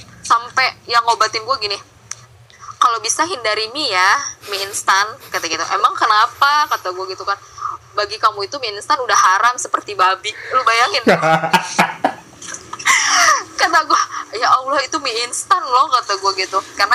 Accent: Medan, North Sumatra, Indonesia; Apalagi kan gue kan dari Medan ya, rata-rata masakannya pedas-pedas gitu.

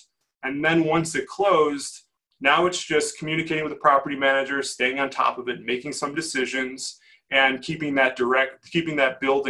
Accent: Chicago, Illinois, United States; We're doing a JV of a 50-unit apartment building here in my hometown of Chicago

